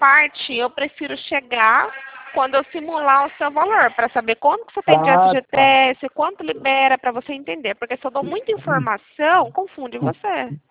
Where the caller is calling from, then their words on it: São Paulo, Brazil; São Paulo, mas eu atendo o Brasil inteiro.